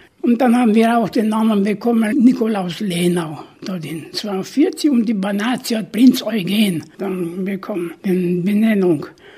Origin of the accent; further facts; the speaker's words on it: Dumbrăveni, Sibiu County, Romania; Aber ich bin in der Elisabethstadt gegangen. Ich bin auch geboren in Elisabethstädtle. Da habe ich die 4 Jahre gemacht.